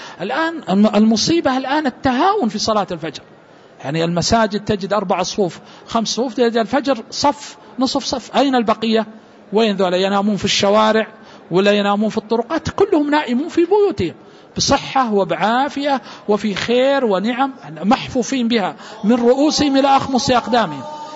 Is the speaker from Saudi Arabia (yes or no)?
yes; Hejaz, Saudi Arabia; مثلا عندنا في السعودية الذين يقرؤون هنا في الحجاز لهم قراءة بنغم